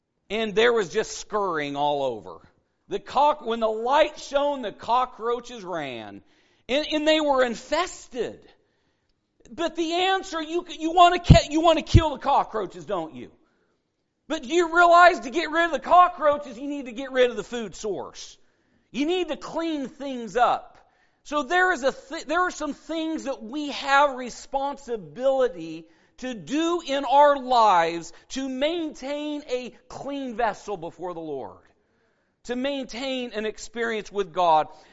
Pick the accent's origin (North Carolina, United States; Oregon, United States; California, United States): Oregon, United States; I came from Oregon, and we cared a little bit more about our yards.